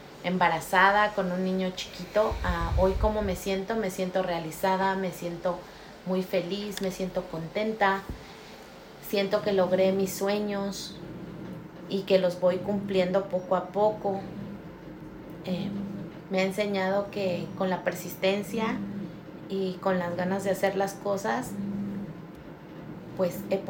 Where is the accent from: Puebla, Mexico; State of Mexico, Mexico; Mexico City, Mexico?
Mexico City, Mexico; yo soy 100% mexicana. Vengo básicamente de la Ciudad de México, o sea que soy chilanga. Mis rasgos físicos son muy diferentes a veces a los mexicanos que están acostumbrados a ver aquí. De hecho, jamás piensan que soy mexicana.